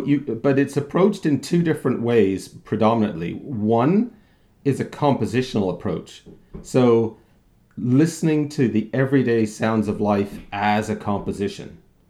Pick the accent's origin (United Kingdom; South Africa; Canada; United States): Canada; now in Ireland; I'm a sound artist and researcher based in Ireland. I've been living here for 20 years after growing up in Canada.